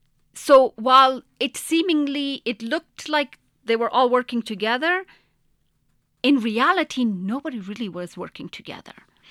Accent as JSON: {"language": "English", "region": "Kandahar", "country": "Afghanistan", "tie": "born or raised there", "said": "predominantly Pashtun province named Kandahar, which is my hometown, had 6,000 formal teachers"}